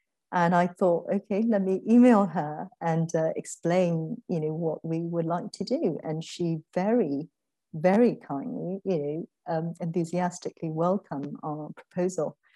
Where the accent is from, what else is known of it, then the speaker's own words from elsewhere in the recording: Ayeyarwady Region, Myanmar; English is a second language; I was born in Burma and I grew up in a small village called Jangin in the Irrawaddy Delta region. So, it's a sort of a rural area, a lot of farms, green fields